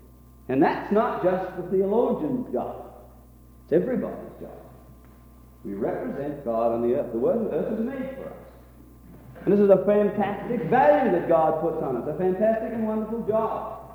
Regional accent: Australia; Being an Australian, I suppose I can stand back and judge a little easier.

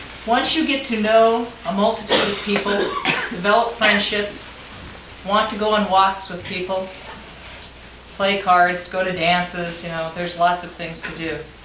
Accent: Portland, Oregon, United States; I'm from Portland

